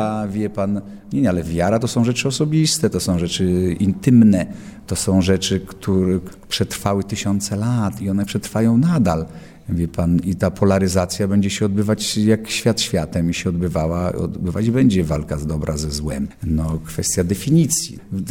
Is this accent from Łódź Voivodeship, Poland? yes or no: yes; Niewiadów, Łódź Voivodeship, Poland; jestem chłopcem z małej miejscowości Niewiadów. To jest taka miejscowość mała pod Tomaszowem Mazowieckim.